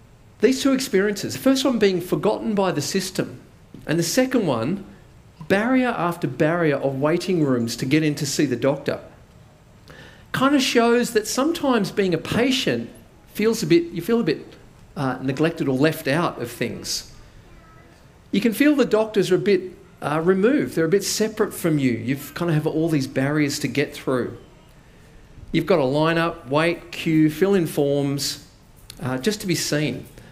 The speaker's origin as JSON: {"language": "English", "region": "New South Wales", "country": "Australia", "tie": "born or raised there", "said": "I grew up in New South Wales. Now for me, as a kid, that meant playing rugby league."}